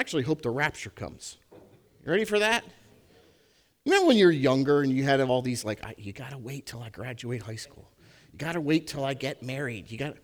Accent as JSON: {"language": "English", "region": "Pennsylvania", "country": "United States", "tie": "born or raised there", "said": "I don't get out as much anymore, but I grew up in Pennsylvania, so I did a lot of bow hunting."}